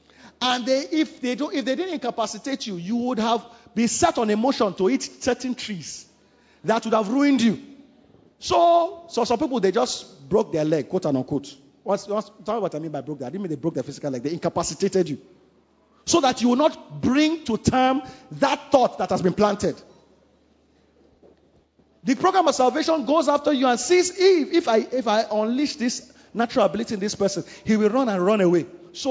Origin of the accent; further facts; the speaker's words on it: Ikorodu, Lagos, Nigeria; I grew up in Ikorodu, so those were the local schools.